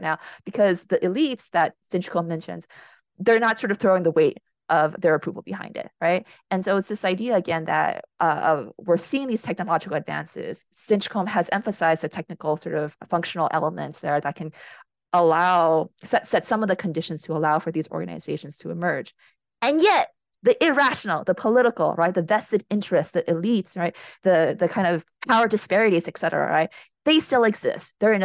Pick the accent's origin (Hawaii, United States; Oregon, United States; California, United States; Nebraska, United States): Hawaii, United States; One of the issues that we have in Hawaii right now is that I'm from Hawaii, this is why I'm bringing it up